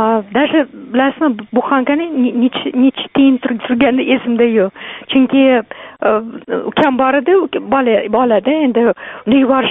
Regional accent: Qashqadaryo Region, Uzbekistan; born there; Qashqadaryoda tug'ilganman, lekin Qashqadaryoda dadam qashqadaryoli, onam gulistonli.

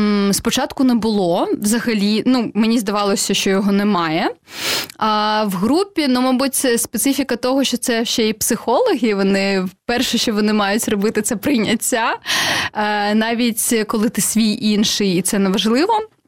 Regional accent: Crimea, Ukraine; born there; ми всі, хто народився в Криму там наприкінці 80-х або початку 90-х

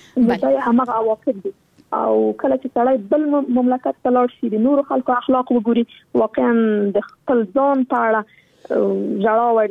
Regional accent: Afghanistan; زه خو شخصا په جګړه کې پیدا شوی یم، دا د په جګړه کې رالویه شولم

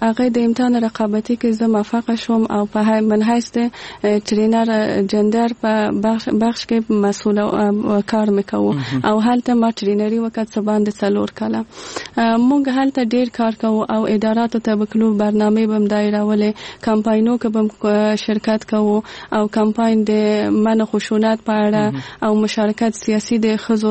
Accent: Kabul, Afghanistan; born there; زه په کابل کې زیږیدلې یم او دلته مې ژوند کړی.

